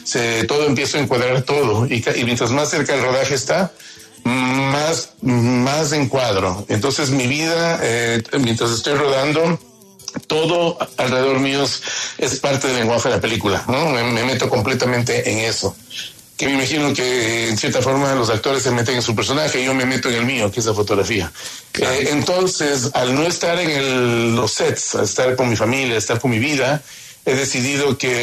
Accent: Ecuador; fue para mí fantástico trabajar en mi país, trabajar en mi mundo, trabajar con la luz que hay en el Ecuador, ¿no?

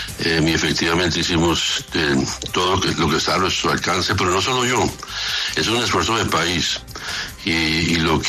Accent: Colombia; es un momento para que el país piense como colombianos

